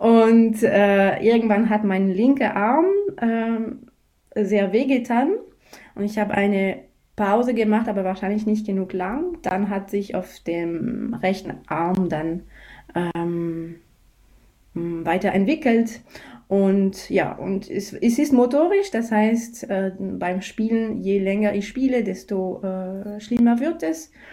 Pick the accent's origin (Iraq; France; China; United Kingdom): France; German is a second language; also born or lived in Germany; now in Bregenz, Austria; Ich komme aus Frankreich, das hört man sicher schon. Ich habe in Deutschland studiert und jetzt lebe ich eben in Bregenz.